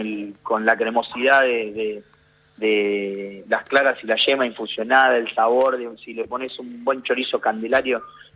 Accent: Mattaldi, Córdoba, Argentina; Yo soy de Mataldi. Mataldi es un pueblo que se encuentra en el Mataldi.

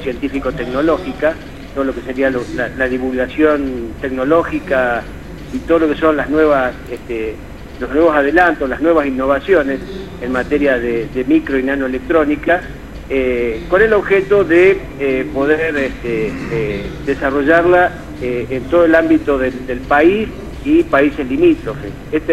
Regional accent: La Rioja, Argentina; que nos enorgullecen fundamentalmente como riojanos, ¿sí?, como argentinos también.

